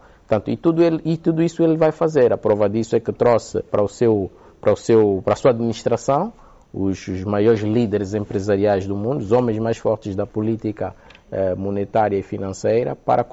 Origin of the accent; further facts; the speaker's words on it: Angola; nós, enquanto angolanos e africanos